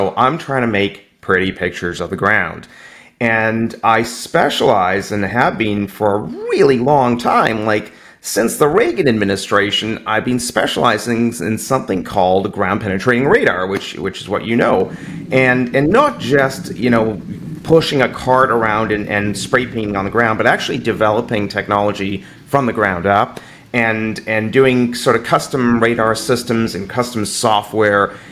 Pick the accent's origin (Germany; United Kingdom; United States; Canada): Canada; I speak neither language, and hell, I don't even speak English, and was born and raised here in Canada, so I consider myself Canadian.